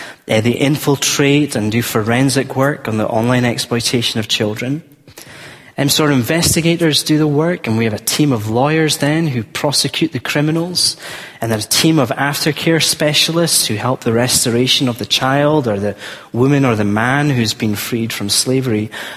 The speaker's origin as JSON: {"language": "English", "region": "Scotland", "country": "United Kingdom", "said": "Yeah, I'm from the Garden of Eden, Scotland. Everywhere looks like Scotland."}